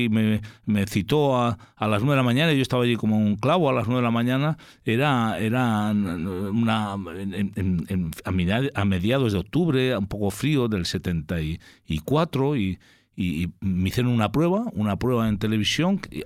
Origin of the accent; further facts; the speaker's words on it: Ponferrada, Castile and León, Spain; moved away; yo me fui desde Ponferrada, en mi pueblo, hacia Madrid.